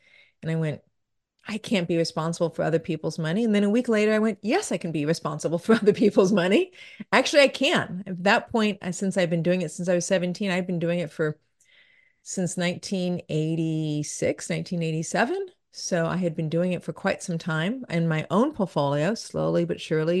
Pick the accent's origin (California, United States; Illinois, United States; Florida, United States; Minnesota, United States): California, United States; San Gabriel; I grew up in San Gabriel, like I just mentioned, and we used to have third degree smog alerts.